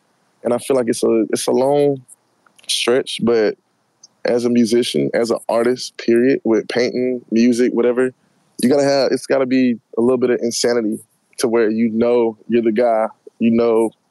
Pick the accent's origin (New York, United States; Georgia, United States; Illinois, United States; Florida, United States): Georgia, United States; I got to go for the home team because I'm from Georgia